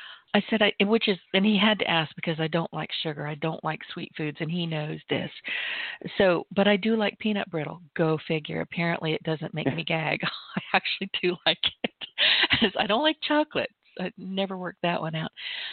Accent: Louisiana, United States; which makes it all the better because I'm from Louisiana.

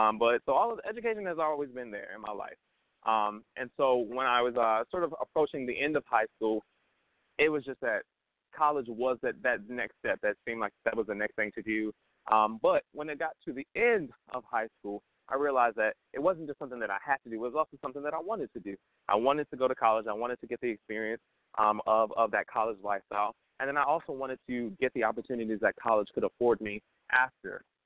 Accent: Baltimore, Maryland, United States; I am a product born and raised of Baltimore City, Maryland. So my time, I was raised in Emerson Village on the west side. But I was I grew up in the church over on Park Heights.

